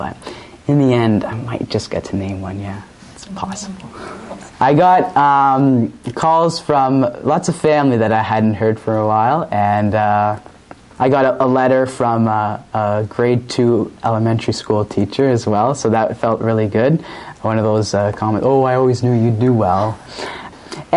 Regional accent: Stoney Creek, Ontario, Canada; I'm from Stony Creek originally.

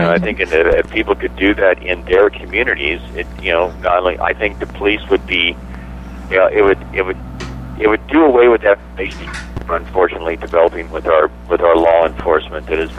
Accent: Montana, United States; We've actually been there a fair amount of times because we are based out of, we're from Montana.

